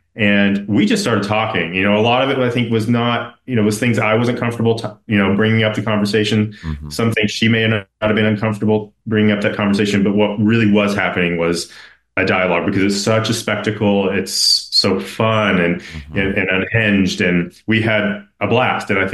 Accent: Tennessee, United States; moved away; also born or lived in Chicago; And I think I'm from Tennessee, and I grew up there, and I left to live my authentic life because I just couldn't feel that I could do that on the ground there.

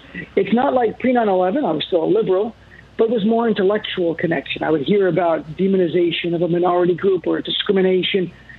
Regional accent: United States; it really is the core of my being as an American here. You know, I went pre-9/11, I was really raised to be a white guy. No exaggeration. My dad's Palestinian. My mom, though, was Italian-American, born here in the States.

